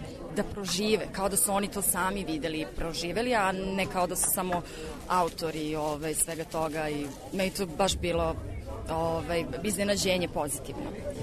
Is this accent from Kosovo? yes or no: yes; Kosovo; jer sam odrasla i radim na Kosovu i Metohiji